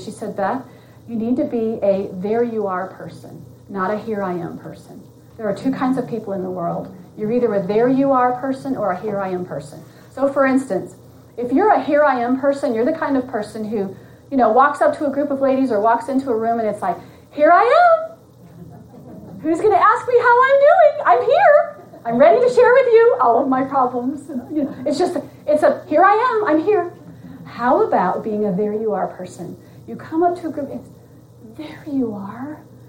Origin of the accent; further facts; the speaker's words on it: Sioux City, Iowa, United States; moved away as an adult; also born or lived in Chicago, United States / California, United States; So I'm from Sioux City, Iowa, born and raised there, and then went off to Chicago to go to Moody, and then finished Moody, and then went out to Biola to get some more schooling at Biola.